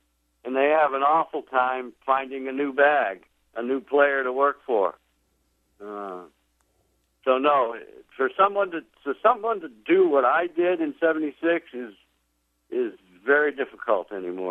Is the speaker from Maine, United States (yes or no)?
yes; Maine, United States; I was working as a golf pro in a club back near where I grew up in Maine.